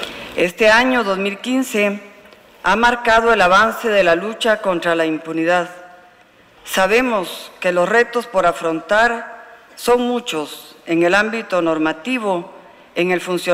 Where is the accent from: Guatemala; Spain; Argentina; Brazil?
Guatemala; En mi calidad de funcionaria y como ciudadana guatemalteca